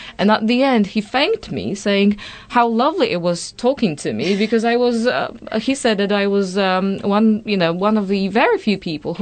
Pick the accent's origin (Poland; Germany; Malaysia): Poland; English is a second language; I came from Poland for just for summer holidays and I worked there and I couldn't understand a word.